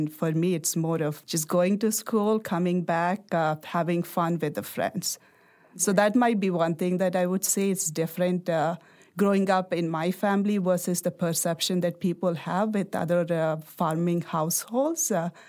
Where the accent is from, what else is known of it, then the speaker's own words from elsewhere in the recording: India; I grew up in India. My father is a farmer. My mother is a housewife, a multi-generational household, parents, grandparents.